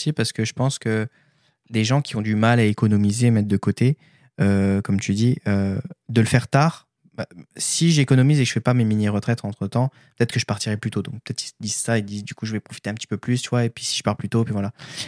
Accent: France; Parce que bon, on est français, on vient de la France, on nous a toujours éduqués comme ça.

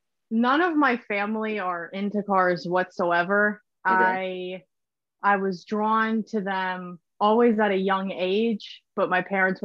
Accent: New Jersey, United States; I'm from South Jersey, New Jersey.

